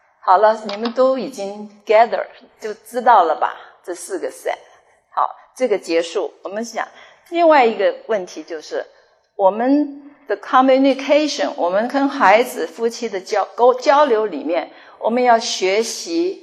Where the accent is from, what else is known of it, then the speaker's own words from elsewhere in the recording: China; 因为我们中国人不太讲这个感